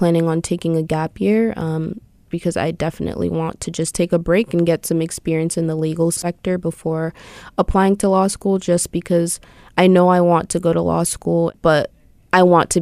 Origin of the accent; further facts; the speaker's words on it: Stamford, Connecticut, United States; I worked in the Superior Court in my hometown, which is Stamford.